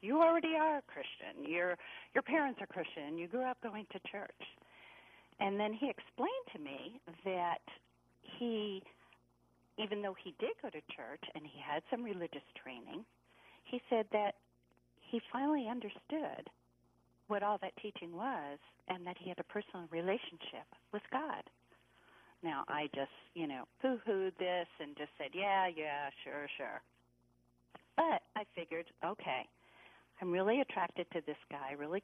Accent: New Jersey, United States; also born or lived in Connecticut, United States; you did say that I grew up in New Jersey and Connecticut.

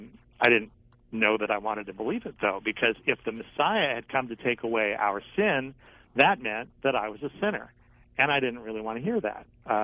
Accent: California, United States; also born or lived in Long Island, New York; Well, although I was born on the East Coast, my parents were living on Long Island at the time that I was born. Somehow I escaped having a Long Island accent because my parents moved to California when I was seven, and so I was primarily raised in Orange County, California.

